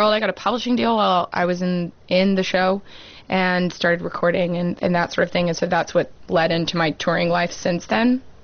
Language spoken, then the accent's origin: English; Jackson, Tennessee, United States; it seems, that Jackson, Tennessee might have good sushi. There's like a baller sushi restaurant in my hometown.